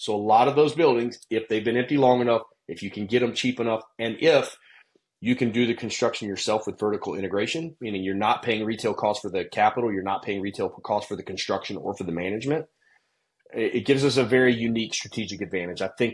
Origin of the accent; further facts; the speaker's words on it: Lexington, South Carolina, United States; there is one town, actually my hometown, Lexington, South Carolina.